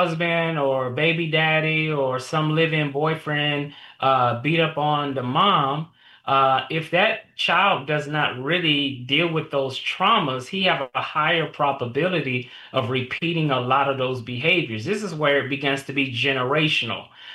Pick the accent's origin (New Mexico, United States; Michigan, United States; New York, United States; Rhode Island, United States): Michigan, United States; Flint; So I'm from Flint, Michigan.